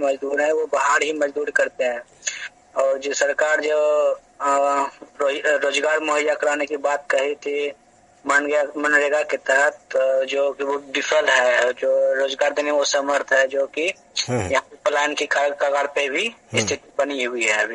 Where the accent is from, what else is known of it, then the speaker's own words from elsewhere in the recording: Bhagat Chowki, India; जी हाँ, हम नवागढ़ी उत्तरी पंचायत से हैं, ग्राम भगत चौकी से हैं।